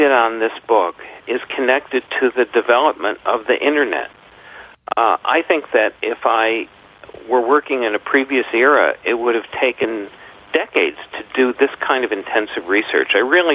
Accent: Chicago, Illinois, United States; I grew up in Chicago, and as a boy, I was taken to Springfield

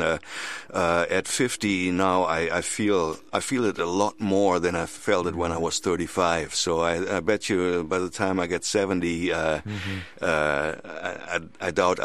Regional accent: Germany; From when I was a kid, I was a sport fisherman. Growing up in Germany, I was actually a state champion.

